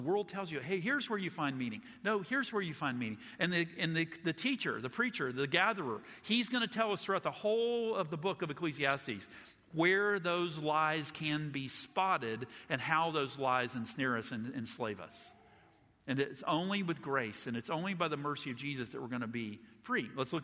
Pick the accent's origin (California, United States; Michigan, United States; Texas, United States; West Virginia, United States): West Virginia, United States; also born or lived in Georgia, United States; I'm not Jewish and I'm trying my best. I was born in Georgia and I was raised in West Virginia.